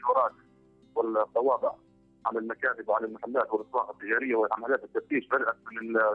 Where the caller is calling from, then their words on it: Fezzan, Libya; انا طبعا حكيت من الجنوب الليبي من مدينه صنعاء بالتحديد